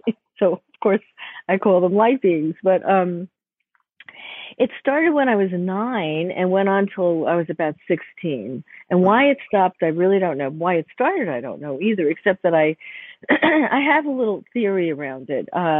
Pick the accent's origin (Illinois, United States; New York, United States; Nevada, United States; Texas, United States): New York, United States; Bronx; and I grew up in the Bronx, which was kind of safe back then. It became not so safe, but you know, okay.